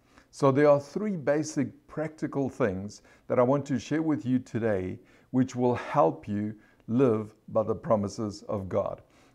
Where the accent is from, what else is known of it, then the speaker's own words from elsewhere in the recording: South Africa; growing up in South Africa